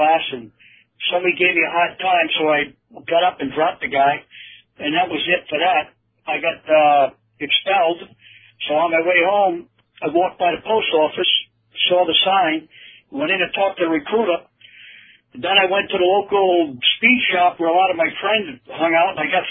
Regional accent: Woonsocket, Rhode Island, United States; Born and raised in Woonsocket, Rhode Island.

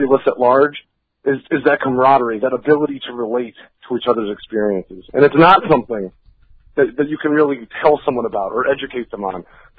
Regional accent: Vermont, United States; You know, I came from Vermont, man. You know, there are no minorities in Vermont.

